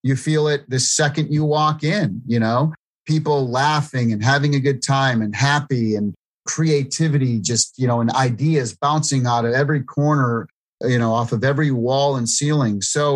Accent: East Coast, United States; being a, East Coast Italian, growing up in the East Coast.

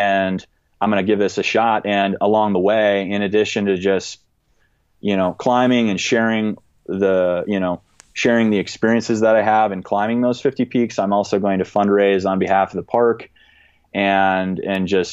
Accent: Minnesota, United States; I mean, and for that matter, I'd never even heard of North Cascades National Park when I was a Minnesotan.

